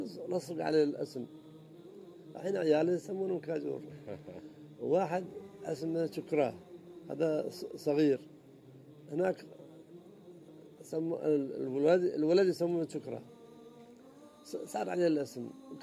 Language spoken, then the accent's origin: Arabic; United Arab Emirates; في عندنا أسامي كثيرة في عندنا في الإمارات